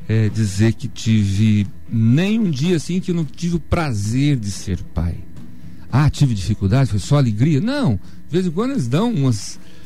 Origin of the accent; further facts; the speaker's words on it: Terra Boa, Paraná, Brazil; also born or lived in Astorga; Eu fui criado numa cidade chamada Terra Boa. Eu não nasci lá, nasci em Astorga, mas eu fui criado em Terra Boa